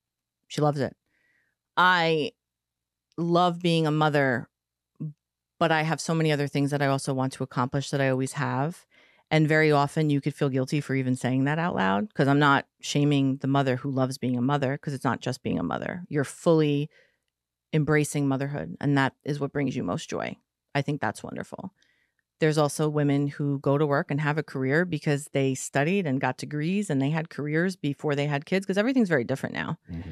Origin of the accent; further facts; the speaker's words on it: New York, United States; So when I moved from Long Island to New Jersey, everybody's like, oh, what does your dad do?